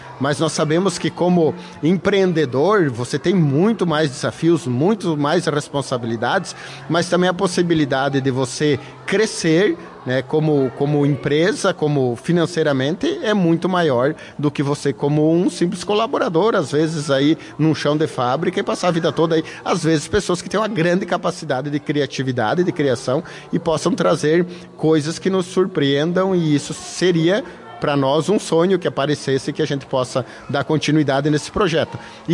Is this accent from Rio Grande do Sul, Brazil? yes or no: yes; Barracão, Rio Grande do Sul, Brazil; eu venho do município de Barracão, venho de uma família de pequenos agricultores, morava na barranca do Rio Uruguai